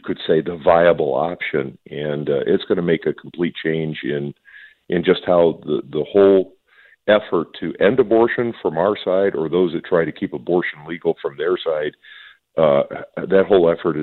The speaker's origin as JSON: {"language": "English", "region": "Minnesota", "country": "United States", "said": "And so here in my home state of Minnesota, we continue to do abortions"}